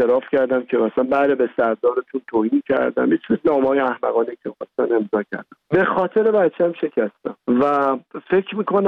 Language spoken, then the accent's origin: Persian; Iran; moved away; خودم یه فرزند دردمند رها شده از ایرانم